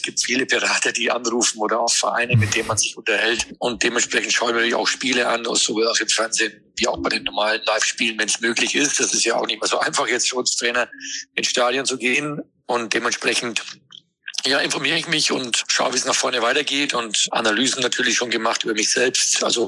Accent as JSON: {"language": "German", "region": "Hamburg", "country": "Germany", "said": "dass man als Hamburger natürlich Daumen drückt."}